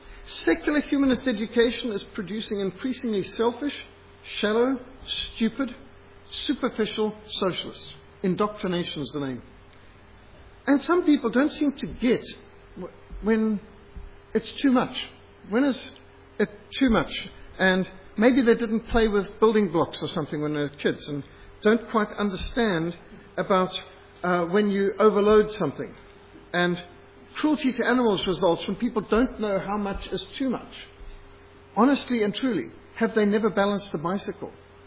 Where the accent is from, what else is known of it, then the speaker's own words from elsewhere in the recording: Zimbabwe; I mean, this is just normal growing up in Rhodesia.